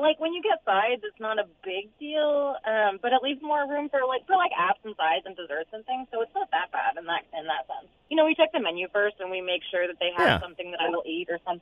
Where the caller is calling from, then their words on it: Portland, United States; I'm calling from Portland.